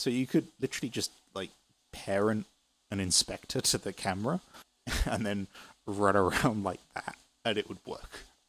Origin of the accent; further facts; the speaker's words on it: United Kingdom; I'm British. Although my accent's changing because I've been here for 5 years and I speak to a lot of international people.